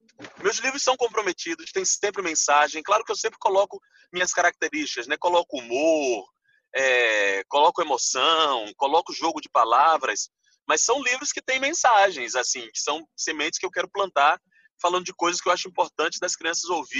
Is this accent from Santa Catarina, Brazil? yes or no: no; Bahia, Brazil; Como baiano, eu acho importante falar.